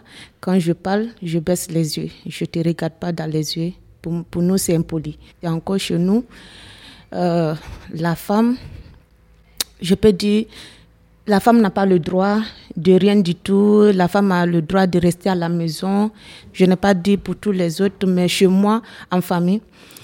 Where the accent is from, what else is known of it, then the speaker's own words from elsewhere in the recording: Guinea; J'ai 23 ans, je suis guinéenne.